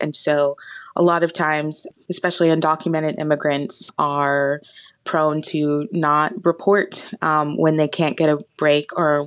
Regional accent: Austin, Texas, United States; really changing the landscape of my hometown of Austin.

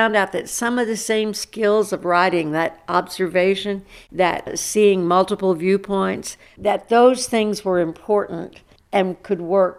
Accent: Arkansas, United States; I grew up in Arkansas, and I lived, my father was a minister.

